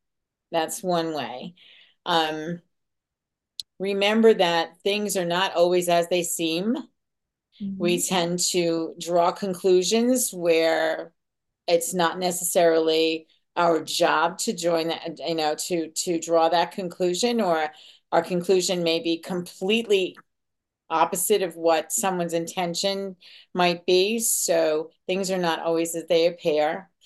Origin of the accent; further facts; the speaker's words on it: Long Island, New York, United States; I grew up on Long Island, and this is the Montauk Lighthouse. This is at the end of at the South Fork of Long Island.